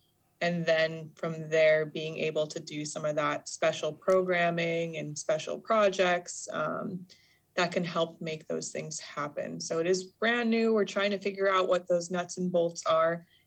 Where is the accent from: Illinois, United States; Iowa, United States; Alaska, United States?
Alaska, United States; Sand Point; So I am Alaska Native. I am Ununga Aleut from Sandpoint, Alaska, a little commercial fishing village where I did get my primary and secondary education.